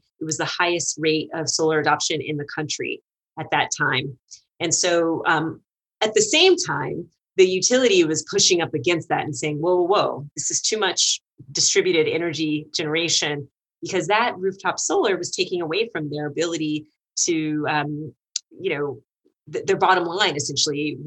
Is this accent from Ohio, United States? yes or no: no; Austin, Texas, United States; I grew up in Austin, which is very urban, and Port Arthur is semi-rural in some ways